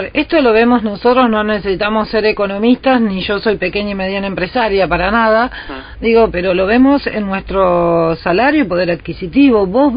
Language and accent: Spanish; Argentina